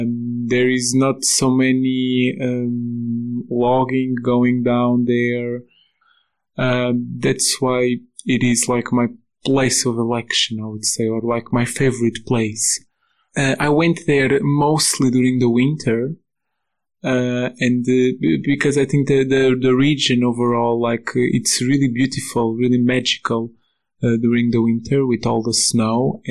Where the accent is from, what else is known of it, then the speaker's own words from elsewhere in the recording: Portugal; English is a second language; I am originally from Portugal.